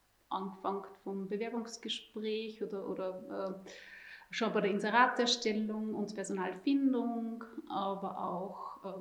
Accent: Vorderstoder, Upper Austria, Austria; now in Kirchdorf, Austria; Ich komme ursprünglich, komme aus Vorderstuder. Ich sage immer, ich bin aufgewachsen wie Heidi. Bin aber jetzt in die Nähe von Kirchdorf gezogen

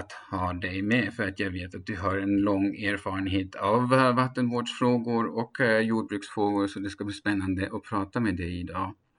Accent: Germany; Jag åkte med de bönderna som bodde runt omkring i Tyskland där jag är uppvuxen

